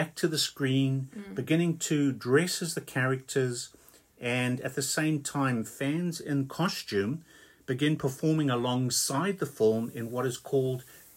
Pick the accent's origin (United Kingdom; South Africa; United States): South Africa; if I think of when I was 10 years old, the thinkings of some people, I mean, growing up in South Africa, it was very conservative